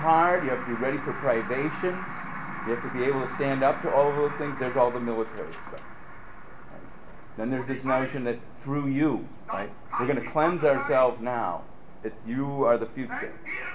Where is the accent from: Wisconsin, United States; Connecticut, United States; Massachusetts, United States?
Wisconsin, United States; Madison; I grew up in Madison and went to Wisconsin